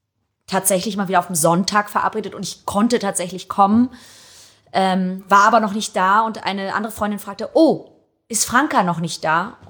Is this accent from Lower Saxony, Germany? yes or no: no; Hamburg, Germany; Doch, ich bin Hamburger. Aber ich habe immer noch einen italienischen Pass und ich fühle mich Italien sehr verbunden